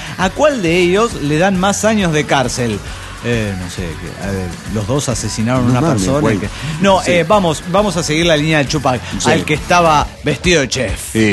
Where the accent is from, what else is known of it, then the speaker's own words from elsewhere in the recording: Mexico City, Mexico; del DF Mexicano.